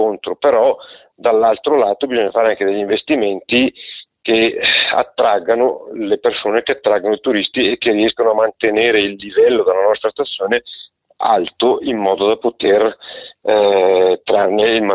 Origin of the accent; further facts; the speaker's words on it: Vezza d'Oglio, Lombardy, Italy; Ricordiamoci che io sono nato e sono cresciuto a Vezza d'Oglio